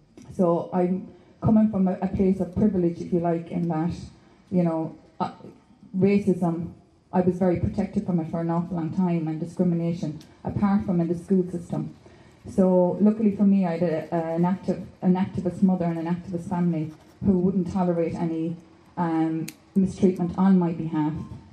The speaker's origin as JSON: {"language": "English", "town": "Killarney", "region": "Munster", "country": "Ireland", "said": "I'm a traveller woman, I'm from Killarney, and I'm a mother of a 15-year-old son. I'm from a very large traveller family"}